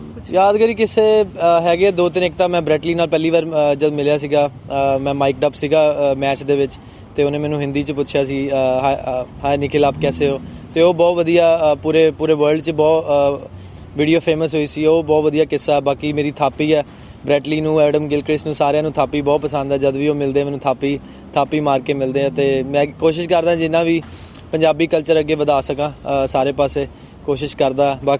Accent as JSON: {"language": "Punjabi", "town": "Ludhiana", "region": "Punjab", "country": "India", "moved": "as an adult", "lives_now": "Australia", "said": "ਮੈਂ ਲੁਧਿਆਣਾ ਸ਼ਹਿਰ ਹੈ, ਪਿੰਡ ਘੋੜਾ ਅਤੇ ਓਬਵੀਅਸਲੀ ਪੰਜਾਬ ਦੇ ਹਾਂ।"}